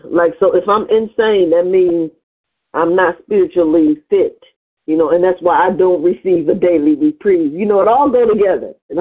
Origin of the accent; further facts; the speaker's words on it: Cleveland, Ohio, United States; I'm a compulsive overeater. Really grateful to be here. I'm from Cleveland, Ohio.